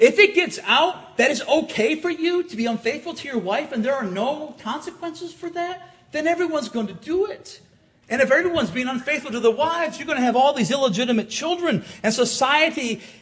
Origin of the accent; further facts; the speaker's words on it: Michigan, United States; I'm from Michigan.